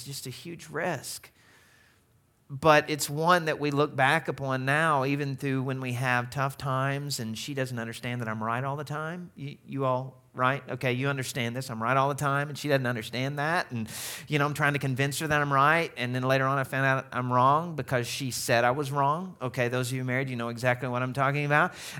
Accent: the South, United States; is it because I'm from the South?

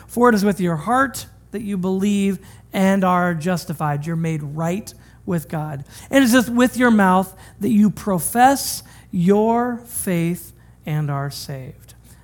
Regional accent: Washington, United States; now in Ohio, United States; I grew up in Washington State and went out to college in Pennsylvania and then went to grad school in Michigan and then ended up here in Ohio at Friends Church.

